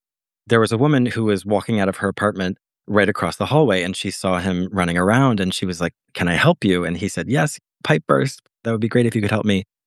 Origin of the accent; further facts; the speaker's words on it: Charlottesville, Virginia, United States; now in New York City, United States; I'm a writer based in New York City. I grew up in Virginia, Charlottesville, Virginia.